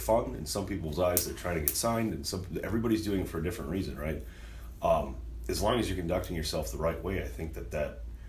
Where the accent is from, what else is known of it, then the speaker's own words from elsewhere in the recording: United States; Being an American, I feel like I need to just say Stainsbury.